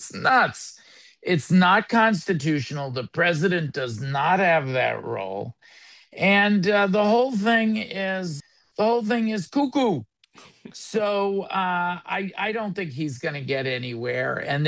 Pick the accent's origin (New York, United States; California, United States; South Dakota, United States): California, United States; Los Angeles; first language Yiddish; English is a second language; I grew up in a Yiddish-speaking home in Los Angeles, actually, where you are. English is not my first language, so often I find, particularly now that I'm in this my 60s, that the first language comes to mind.